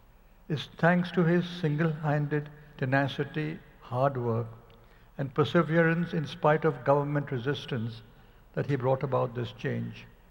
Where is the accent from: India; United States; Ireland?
India; I was born in India, which is where I did my schooling, but I went to Stanford for my higher education.